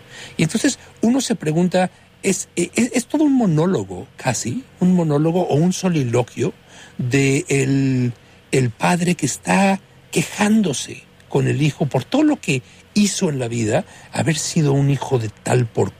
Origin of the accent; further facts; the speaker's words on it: Mexico; al que yo rescataría sin ninguna duda del siglo XX en mi país, el tuyo también. México